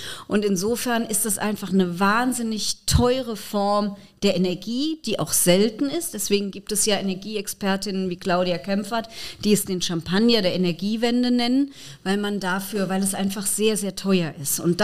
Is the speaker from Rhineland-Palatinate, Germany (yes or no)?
yes; Mainz, Rhineland-Palatinate, Germany; In meiner Heimatstadt Mainz hatten wir schon 2013 angefangen, als ich Umweltdezernentin war.